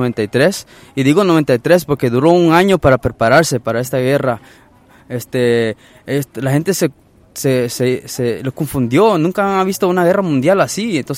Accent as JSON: {"language": "Spanish", "town": "Los Angeles", "region": "California", "country": "United States", "said": "Yo vengo de Los Ángeles, California."}